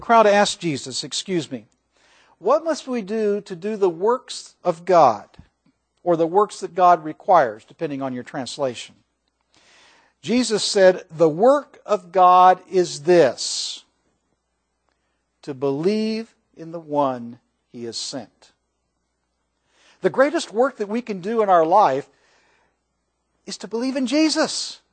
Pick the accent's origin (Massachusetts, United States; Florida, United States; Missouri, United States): Missouri, United States; Kansas City; And I grew up in Kansas City, and Hallmark is headquartered there.